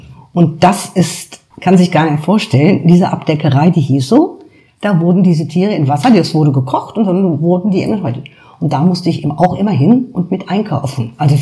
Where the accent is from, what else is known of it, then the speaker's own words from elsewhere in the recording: Göttingen, Lower Saxony, Germany; bin ich in Göttingen, am Waageplatz, in dem jetzigen Haus der Heilsarmee. Also ein richtiges Göttinger Kind. Auch noch innerhalb des Walds, wo man hingehört als Göttingerin, meine ich. Bin jetzt, ja, wie alt bin ich jetzt? Jahrgang 47.